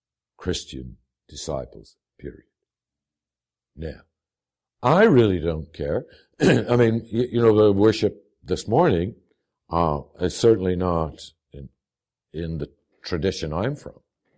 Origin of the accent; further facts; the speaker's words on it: Missouri, United States; And my grandmother always … because, you know, I'm from Missouri.